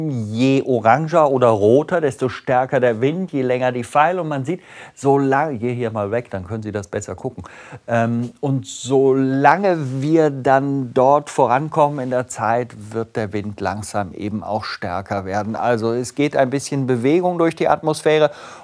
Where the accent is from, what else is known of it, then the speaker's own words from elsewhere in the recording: North Rhine-Westphalia, Germany; In Nordrhein-Westfalen sagt man immer uselig, da wo ich herkomme.